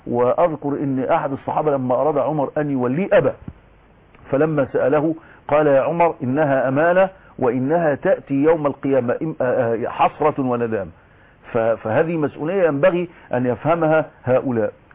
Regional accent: Shubra, Cairo Governorate, Egypt; ولكن انا اصلا من شبرا

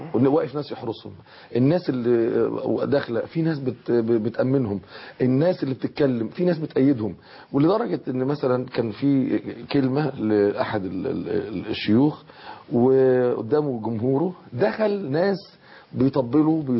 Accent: Egypt; أنا مواطن مصري عادي خالص وديانتي الإسلام

